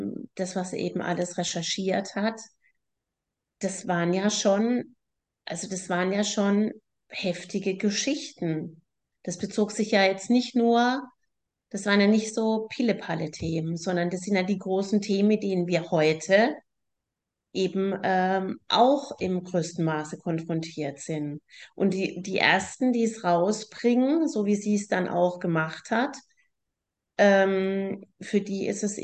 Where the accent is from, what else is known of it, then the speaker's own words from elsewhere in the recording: Karlsruhe, Baden-Württemberg, Germany; Ich bin ja in Karlsruhe groß geworden und bin ja noch mal 2, 3 Jahre jünger.